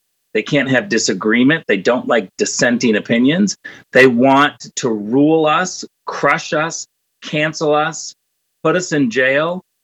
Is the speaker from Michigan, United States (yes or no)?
yes; Michigan, United States; I'm from Michigan.